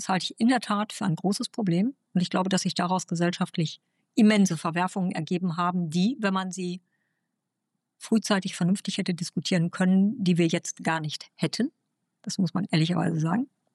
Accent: Germany; ich bin ja nun 59 Jahre alt und kenne ja nun die Bundesrepublik als meine Heimat aus den späten 60er Jahren und dann bewusst natürlich die ganzen 70er Jahre

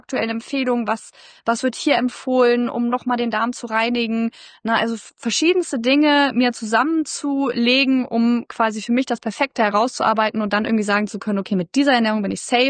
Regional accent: Germany; ich bin 34 Jahre alt, ich komme aus der Nähe von Hamburg

